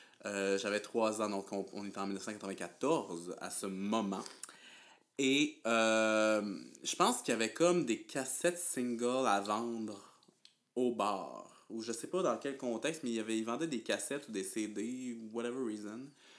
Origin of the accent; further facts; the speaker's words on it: Quebec, Canada; On vient du Saguenay, en passant.